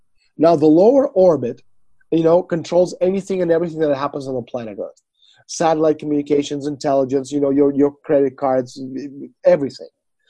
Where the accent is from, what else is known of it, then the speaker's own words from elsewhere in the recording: Russia; I cannot be, because, first of all, I'm not American. Second of all, I'm Russian. So I look at Donald Trump, you know, from a point of view of someone who wants best for my country.